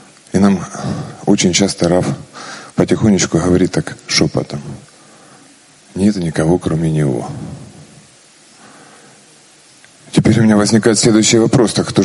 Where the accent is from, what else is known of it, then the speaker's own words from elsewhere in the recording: Kharkiv, Kharkiv Oblast, Ukraine; из Харькова, Украина.